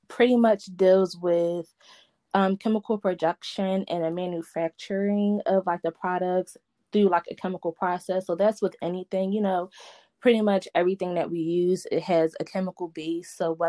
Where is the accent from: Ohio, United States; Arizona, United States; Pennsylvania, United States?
Pennsylvania, United States; Philadelphia; Born and raised in Philly.